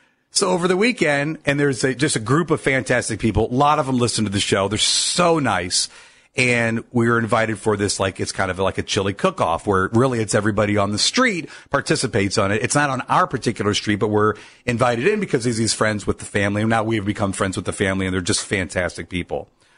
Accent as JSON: {"language": "English", "town": "Akron", "region": "Ohio", "country": "United States", "tie": "born or raised there", "said": "Being born and raised in Akron, which is about 40 miles south of Cleveland, and just being through the Browns and every other team, I'm usually on the opposite end."}